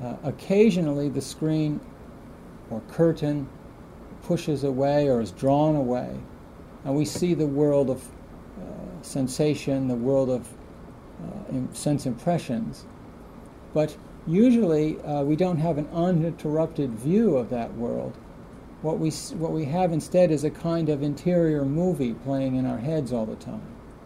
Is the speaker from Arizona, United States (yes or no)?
no; Baltimore, Maryland, United States; I know that when I was young, growing up in Baltimore, my family lived in Baltimore, Maryland for a while, in an apartment complex.